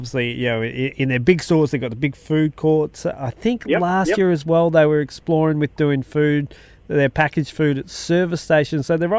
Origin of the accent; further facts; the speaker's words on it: Bendigo, Victoria, Australia; my hometown's Bendigo, and at the start of this year I was back there